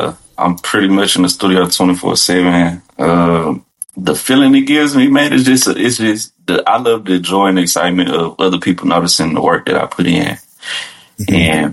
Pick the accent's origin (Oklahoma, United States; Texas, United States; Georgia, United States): Texas, United States; Missouri City; Man, I grew up in Houston, Texas. Well, outside, it's a little outskirt called Missouri City, formerly known as Mo City.